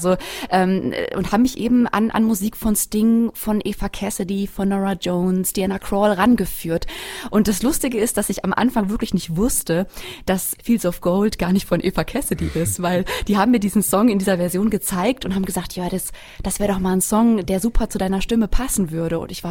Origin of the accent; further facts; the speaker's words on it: Sinn, Hesse, Germany; ich war 12, da habe ich das erste Mal in meinem Heimatdorf Sinn auf der Bühne gestanden